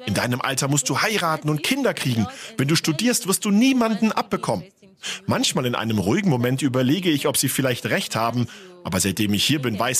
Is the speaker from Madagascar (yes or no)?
yes; Madagascar; German is a second language; Das ist wirklich ganz anders als in meiner Heimat Madagaskar.